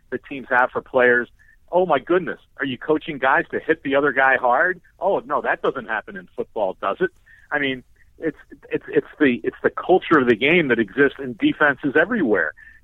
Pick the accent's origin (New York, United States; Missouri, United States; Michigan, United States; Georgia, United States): Missouri, United States; St. Louis; Well, when it because I'm from St. Louis.